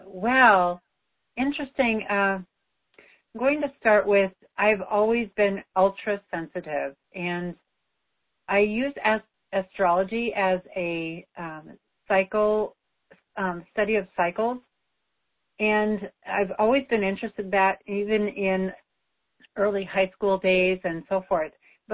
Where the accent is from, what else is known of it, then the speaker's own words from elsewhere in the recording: Wisconsin, United States; I'm from Wisconsin. I have traveled quite a bit, but I always found myself back to Wisconsin